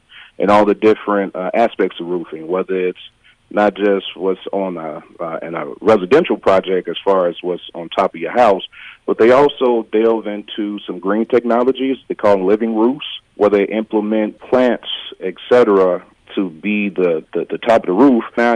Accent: Gary, Indiana, United States; Myself, I'm from Gary, Indiana, lived there pretty much my whole life. I'm also African-American.

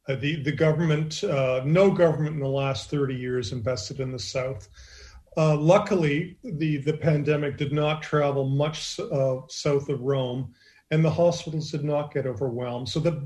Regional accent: Canada; I'm Canadian.

